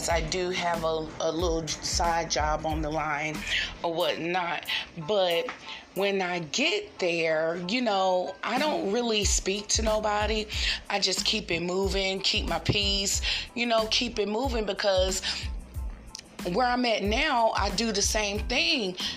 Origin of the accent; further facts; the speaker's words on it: Raleigh, North Carolina, United States; I'm from Raleigh, North Carolina, and the hometown that, you know, that's my hometown, guys, of course.